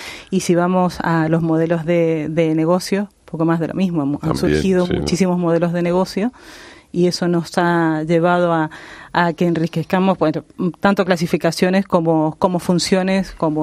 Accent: Mendoza, Argentina; now in Spain; De Mendoza.

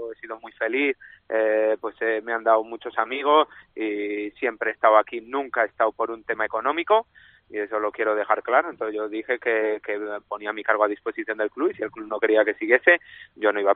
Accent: Valladolid, Castile and León, Spain; Y yo soy vallisoletano y eso lo seré de por vida.

